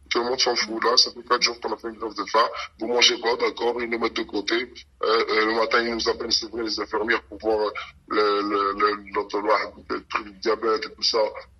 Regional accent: Algeria; Même pour le renvoyer chez nous en Algérie, ils veulent pas.

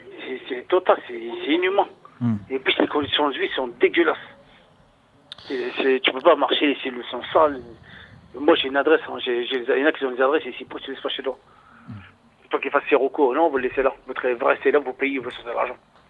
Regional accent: France; je suis français, je parle chinois.

